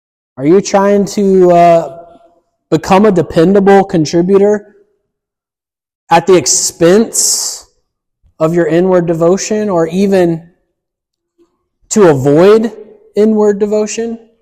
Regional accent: the South, United States; You know, I grew up in the South, and I know a lot of people that look like a Martha.

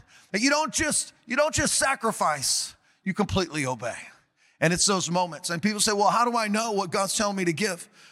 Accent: California, United States; I'm from California, so I can talk like that, all right?

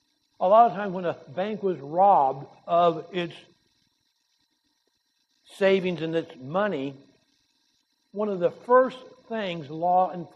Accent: California, United States; I remember as growing up in California, we go to the lakes and we would take inner tubes.

